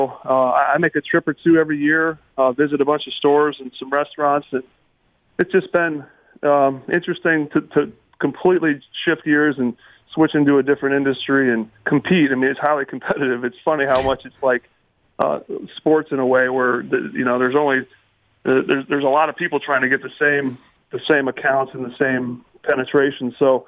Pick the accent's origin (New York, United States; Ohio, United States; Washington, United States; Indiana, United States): Indiana, United States; now in California, United States; growing up in Indiana, it's not a wine area, but liked a lot of nice restaurants, people were into wine. I live in California